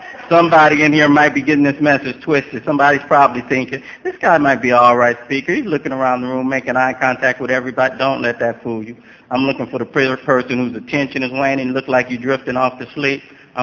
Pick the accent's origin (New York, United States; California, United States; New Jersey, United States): California, United States; Los Angeles; Real briefly, I come from South Central LA, and I come from a rather large family, and we didn't have a lot of money, you know.